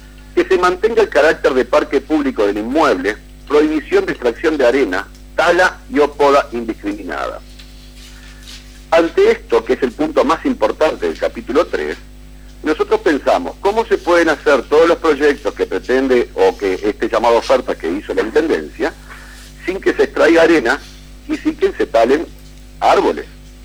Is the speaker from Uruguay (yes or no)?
yes; Uruguay; somos todos los uruguayos que vivimos en este país.